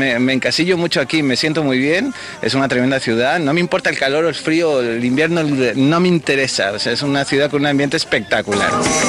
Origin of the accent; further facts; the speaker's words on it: Community of Madrid, Spain; Me fui a una tienda importante que hay en mi país, en Madrid